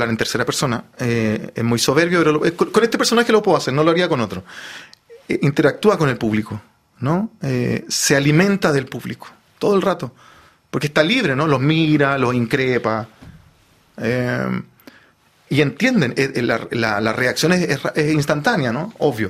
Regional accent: Chile; me dijeron que como era chileno, era de afuera, lo permitían

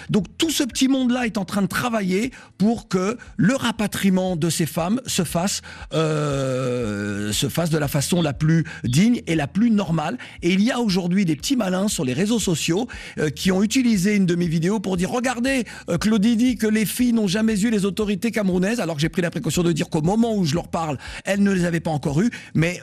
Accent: Guadeloupe, France; je suis, donc tu sais, afro-caribéen de la Guadeloupe, je suis français.

